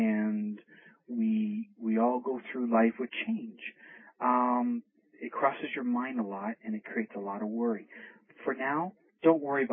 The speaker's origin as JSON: {"language": "English", "country": "Canada", "said": "I'm Canadian"}